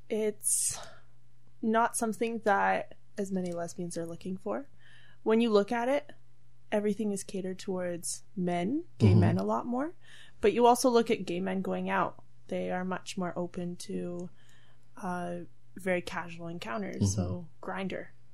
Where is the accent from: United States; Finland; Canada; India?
Canada; Brampton, Ontario; Well, I'm from Brampton.